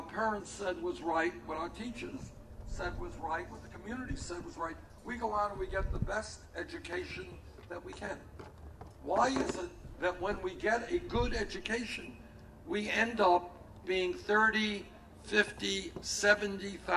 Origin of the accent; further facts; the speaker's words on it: Burlington, Vermont, United States; here in Rapid City, in my hometown of Burlington, Vermont